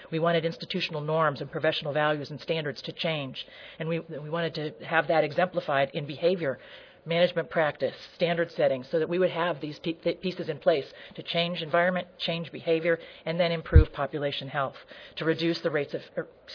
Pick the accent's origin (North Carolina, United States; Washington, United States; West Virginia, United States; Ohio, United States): Ohio, United States; I'm now a local health department director in Mahoning County, Ohio. It is my hometown.